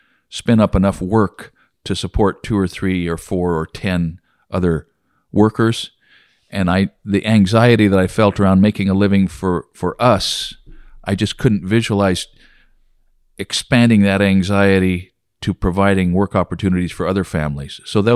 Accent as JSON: {"language": "English", "region": "Oregon", "country": "United States", "tie": "born or raised there", "also_born_or_lived": "Wyoming", "moved": "yes", "said": "Growing up in Oregon and then moving to Wyoming, I was in two economies that were commodity-based."}